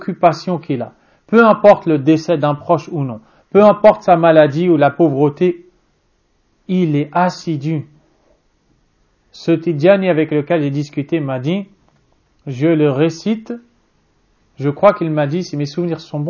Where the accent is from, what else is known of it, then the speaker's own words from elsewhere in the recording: Algeria; est originaire d'Algérie, qui est mon pays d'origine.